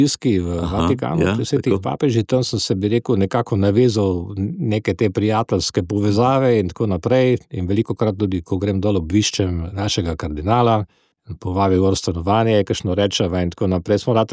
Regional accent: Slovenian Littoral, Slovenia; to smo Primorci, ne, to nosimo nekako, bi rekel, v sebi.

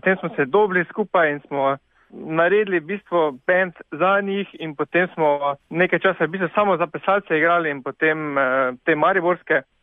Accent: Styria, Slovenia; Ja, vsi smo, Štajerci, ja, vsi smo Štajerci, ja.

